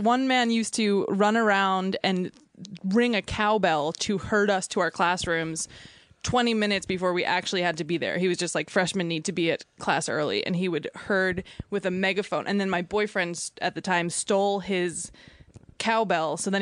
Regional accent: New York, United States; Yeah, I'm from Long Island.

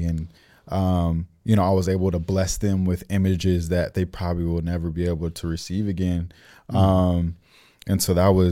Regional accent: United States; So the fact that I was from the States, he's like, you know, asking me a million questions about different artists

